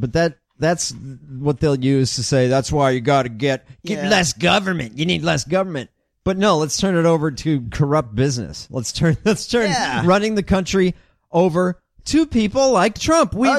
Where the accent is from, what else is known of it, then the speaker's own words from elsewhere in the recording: Chicago, Illinois, United States; I'm from Chicago, so I still identify with Illinois.